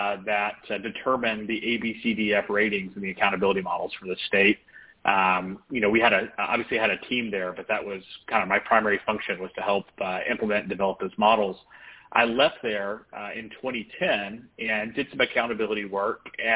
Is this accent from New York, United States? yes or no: no; Poplarville, Mississippi, United States; I am from Mississippi, actually. I grew up in a tiny town of about 2,000 people called Poplarville. It's about an hour from the coast.